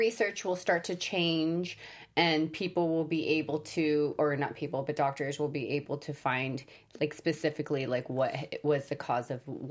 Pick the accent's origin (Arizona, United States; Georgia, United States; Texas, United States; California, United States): California, United States; San Francisco; I mean, we live in California, you know what I mean? I'm from San Francisco. So many hippies there, you know?